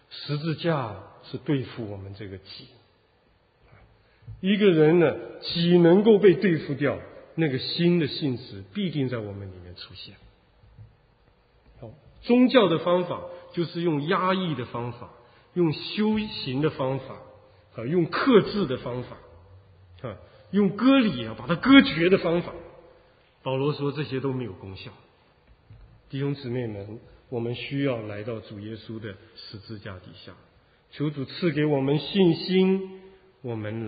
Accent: China; 我们中国人讲的这个有志难伸呢，是很痛苦的一件事情。

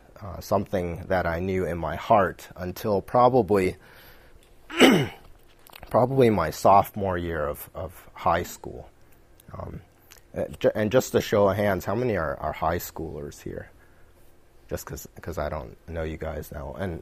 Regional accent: Seattle, Washington, United States; I'm from the West Coast. I'm a West Coast kid since I was born. I grew up in Seattle, and so tomorrow I'll be rooting for the Seahawks.

